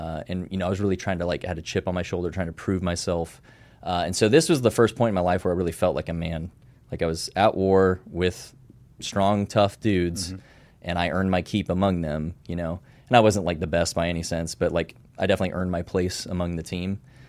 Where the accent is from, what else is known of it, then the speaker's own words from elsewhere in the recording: Oregon, United States; moved away; also born or lived in Vienna, Austria; Yeah, so initially actually born in Europe, in Vienna, Austria. Moved to Oregon when I was about 3. Typical 90s kid lifestyle in America, Northwest.